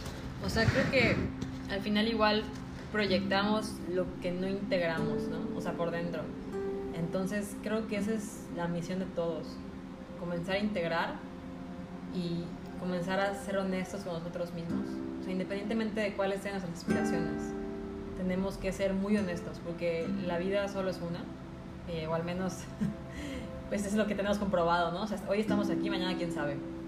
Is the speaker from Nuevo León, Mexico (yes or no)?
no; Chetumal, Quintana Roo, Mexico; nuestra tercera vena como mexicanos, pero como chetumaleños.